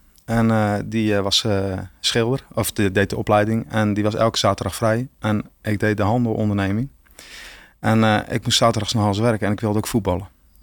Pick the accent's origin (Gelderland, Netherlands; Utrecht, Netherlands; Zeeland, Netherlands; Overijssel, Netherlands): Zeeland, Netherlands; ik kom zelf natuurlijk uit Zeeland. Dus dat is denk ik een iets andere mentaliteit dan hier.